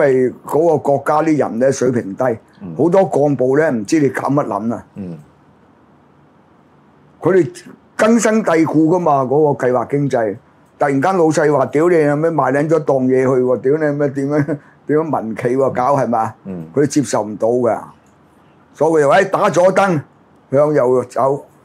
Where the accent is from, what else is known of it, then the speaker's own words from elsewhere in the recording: Hong Kong; 我哋香港人都有幾十年安樂茶飯食